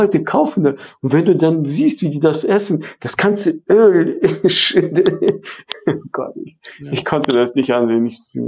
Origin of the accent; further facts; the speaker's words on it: Emden, Lower Saxony, Germany; Aber für mich war Weihnachtsmarkt so, keine Ahnung, dieselben Buden wie bei uns in Emden.